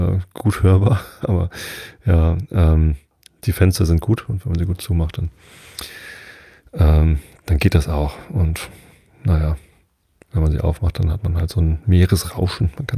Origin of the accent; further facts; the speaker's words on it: Wistedt, Lower Saxony, Germany; Ich bin ja in Wisted aufgewachsen. Das ist ja nur 2 Dörfer weiter von hier, also südlich von Hamburg.